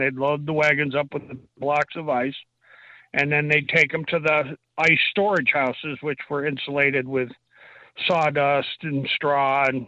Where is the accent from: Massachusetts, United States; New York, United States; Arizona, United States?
New York, United States; as a kid, I grew up in Northern New York